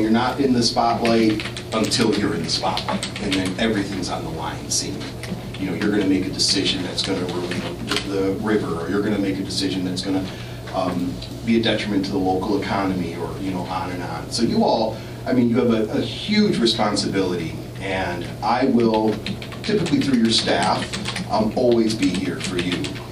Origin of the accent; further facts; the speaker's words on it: Michigan, United States; I think what attracted me to Oregon, I'm originally from Michigan, was the planning program.